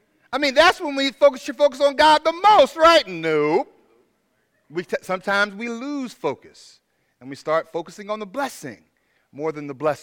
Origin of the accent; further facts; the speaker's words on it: Tallahassee, Florida, United States; I grew up in Tallahassee. And in Tallahassee, we do things slowly.